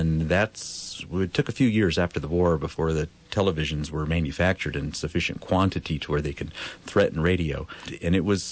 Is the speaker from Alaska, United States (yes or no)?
no; Los Angeles, California, United States; Growing up in Los Angeles, I was exposed to a lot of radio.